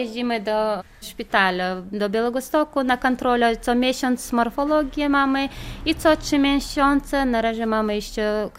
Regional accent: Chechnya, Russia; now in Łomża, Poland; Jesteśmy z Czeczenii. Mieszkamy tutaj w Łomży od 13 lat już.

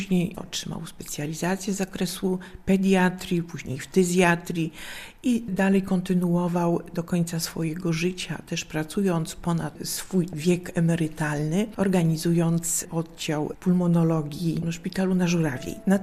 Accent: Białystok, Podlaskie Voivodeship, Poland; dorastaliśmy już w Białymstoku

